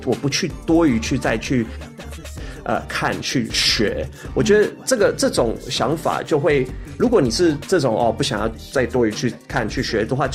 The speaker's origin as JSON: {"language": "Chinese", "country": "Australia", "tie": "born or raised there", "also_born_or_lived": "United States", "moved": "yes", "said": "我从小我在澳大利亚长大，我在这边学习音乐的，我去了美国，再去 Curtis 的音乐学院，"}